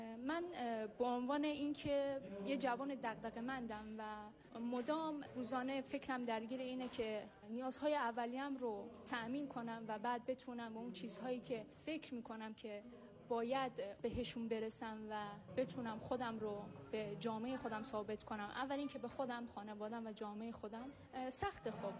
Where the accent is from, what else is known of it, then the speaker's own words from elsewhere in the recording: Mashhad, Razavi Khorasan, Iran; born there; 25 سالمه ساکن ایران و در مشهد متولد شدم و یک مهاجر افغانستانی